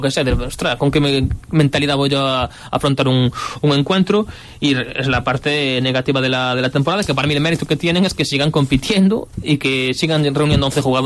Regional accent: Verín, Galicia, Spain; Yo fui a Verín, que es mi pueblo, comí con mis abuelas y fui a ver el partido tranquilamente.

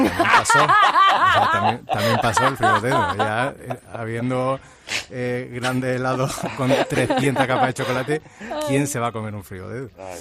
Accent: Spain; yo soy español, sí.

